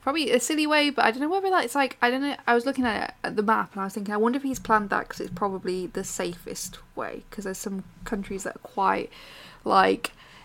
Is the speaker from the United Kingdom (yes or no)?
yes; United Kingdom; So they don't know I'm British.